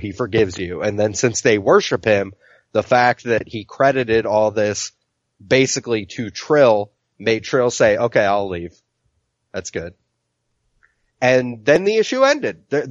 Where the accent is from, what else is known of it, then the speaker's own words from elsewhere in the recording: Iowa, United States; Your state's very boring and I'm from Iowa for fuck's sake.